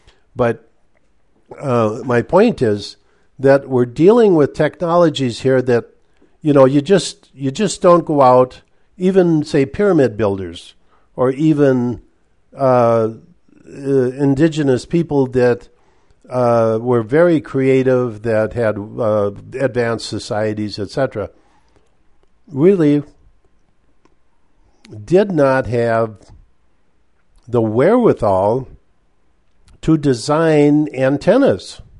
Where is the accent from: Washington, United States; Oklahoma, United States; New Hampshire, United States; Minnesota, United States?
Minnesota, United States; I grew up in the Iron Range in Minnesota, part of my youth